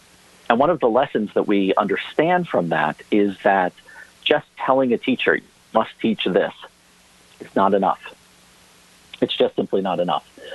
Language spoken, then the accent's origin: English; Connecticut, United States; But even in Connecticut, that's my home state, Connecticut, 15%.